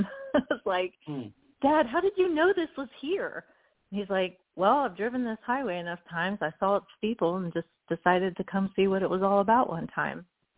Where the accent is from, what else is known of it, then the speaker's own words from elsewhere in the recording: Kansas, United States; And I'm from Kansas, so Kansas has a soft spot for me